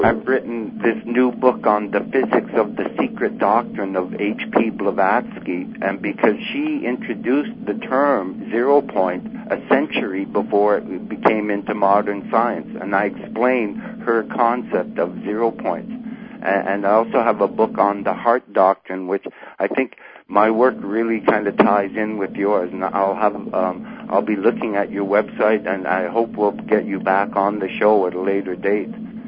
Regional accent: Canada; and Calvin and I and Jim do as Canadians.

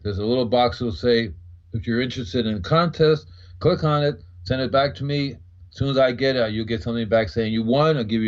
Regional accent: Florida, United States; I'm from Florida. And Florida, I did my Invisible Gardener for a long time, started in 1970.

